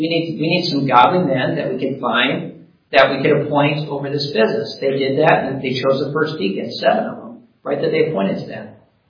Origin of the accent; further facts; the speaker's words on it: Hudson, Wisconsin, United States; My church that I grew up in Hudson, Wisconsin, we had P1 through P3, P4 through P6, S1 through 6 all together.